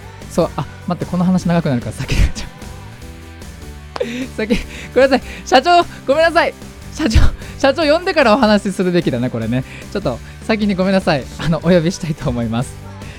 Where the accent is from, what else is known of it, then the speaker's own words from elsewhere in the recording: Fujisawa, Kanagawa, Japan; 藤沢出身の俳優タレントとして活動する